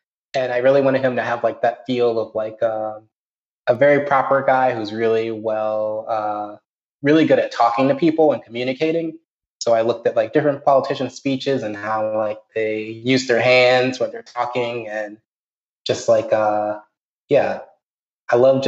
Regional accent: Indiana, United States; And I'm from Indiana, like Dwayne is.

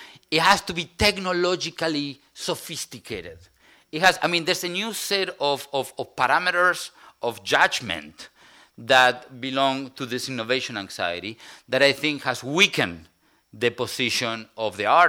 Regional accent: Argentina; I'm from Argentina myself.

